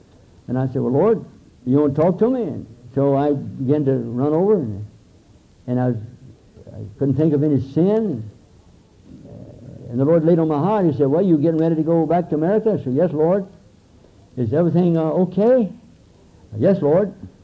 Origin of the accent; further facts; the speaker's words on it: Hamilton, Waikato, New Zealand; when I get back to my hometown in Hamilton, New Zealand